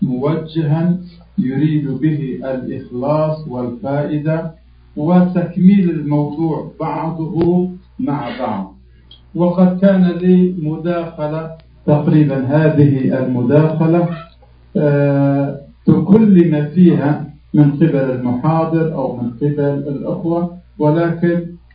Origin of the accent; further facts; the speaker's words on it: Aleppo Governorate, Syria; أنا كردي من أكراد سوريا، مفتي منطقة عفرين.